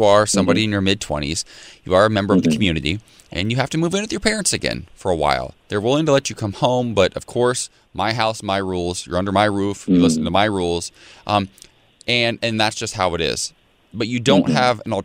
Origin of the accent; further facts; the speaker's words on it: Ohio, United States; I grew up in Ohio. I used to be a lifeguard at our local swimming pool